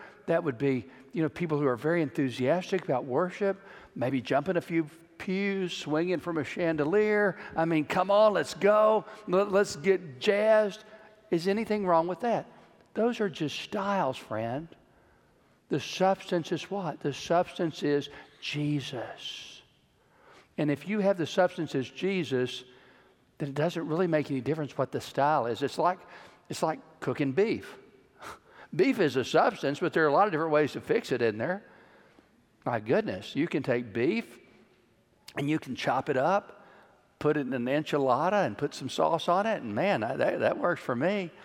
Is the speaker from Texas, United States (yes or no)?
yes; Texas, United States; I'm from Texas. I like to smoke my beef.